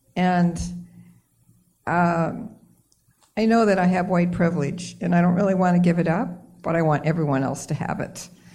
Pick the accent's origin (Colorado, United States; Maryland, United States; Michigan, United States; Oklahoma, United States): Michigan, United States; Detroit; born there; So my parents were both immigrants. I was born in the Detroit area.